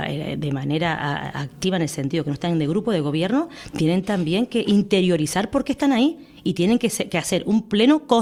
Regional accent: Canary Islands, Spain; yo, como cualquier canario y canaria

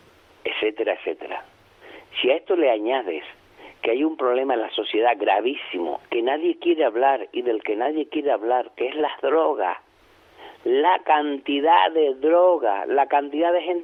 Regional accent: Canary Islands, Spain; De las Gavias.

